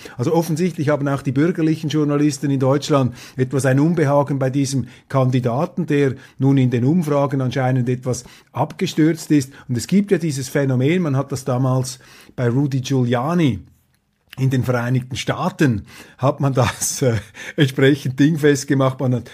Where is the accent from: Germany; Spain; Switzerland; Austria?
Switzerland; Also mir fällt das auf als Schweizer.